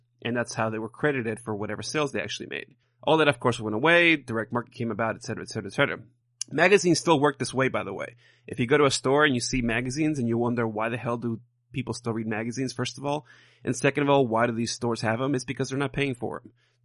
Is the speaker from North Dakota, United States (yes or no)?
no; New York, United States; Sorry, I grew up in New York. We had delis everywhere.